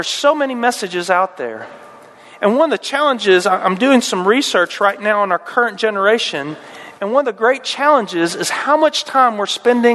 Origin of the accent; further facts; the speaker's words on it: Winchester, Kentucky, United States; also born or lived in Okinawa, Japan; I grew up in Winchester, Kentucky, born in Okinawa.